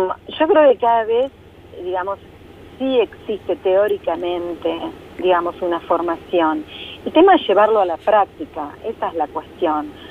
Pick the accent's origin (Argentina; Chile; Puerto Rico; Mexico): Argentina; La Plata, Buenos Aires Province; Sí, nosotros somos de La Plata